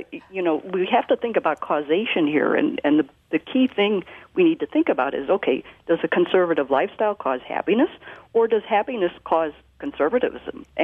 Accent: Kalamazoo, Michigan, United States; now in Rice Lake, United States; I grew up in Kalamazoo, Michigan, not far from Holland and Grand Haven and those places.

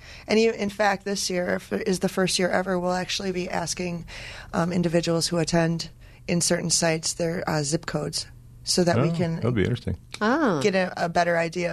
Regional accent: Oak Creek, Wisconsin, United States; I'm from Oak Creek, and the south side, Grand Park was, my grandpa lived three blocks from there

